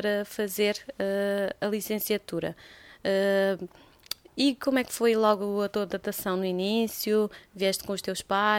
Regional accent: Cape Verde; now in Porto, Portugal; ambos somos cabo-verdianas e vivemos no Porto.

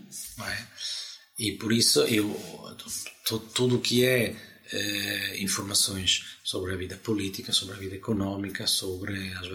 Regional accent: Bergamo, Lombardy, Italy; Portuguese is a second language; now in Portugal; aqui de Bergamo.

